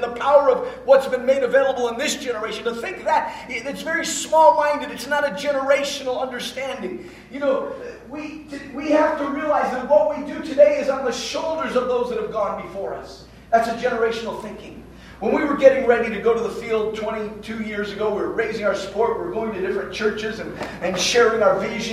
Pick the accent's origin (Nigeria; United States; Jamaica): Nigeria; When I was growing up in Nigeria, and I kind of alluded to this, I grew up as an MK myself. My parents were missionaries in the nation of Nigeria. Back in the 70s when we moved there, I was a younger boy.